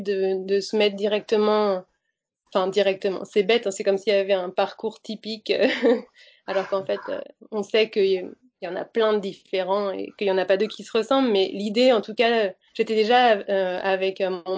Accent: Brittany, France; born there; donc moi je suis née en Bretagne, voilà, dans un petit coin de paradis, nature et compagnie

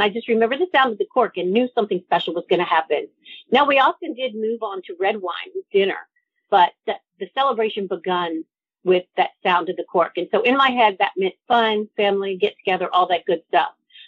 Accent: Mooreville, Louisiana, United States; also born or lived in Lake Charles, United States; I was born in Lake Charles. I didn't live there very long. My parents moved, but their family settled in Mooreville, Louisiana. It's kind of in northern Louisiana, near Marksville.

